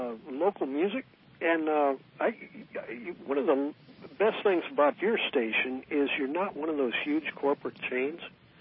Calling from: San Francisco, California, United States; Oh, hey, morning. Yeah, I'm the guy from San Francisco.

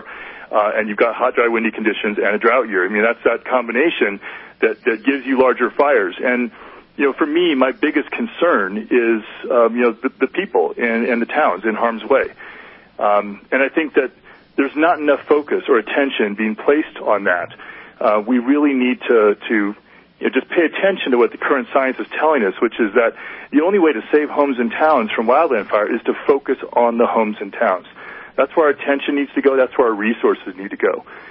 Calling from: Big Bear City, California, United States; Big Bear City, California, so mountains of Southern California.

